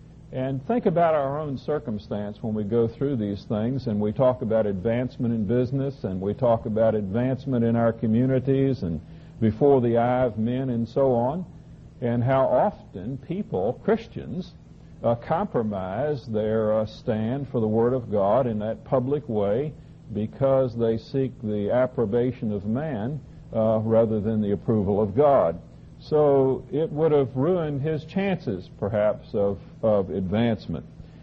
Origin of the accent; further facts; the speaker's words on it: Virginia, United States; When I grew up in Virginia, everybody went to summer school.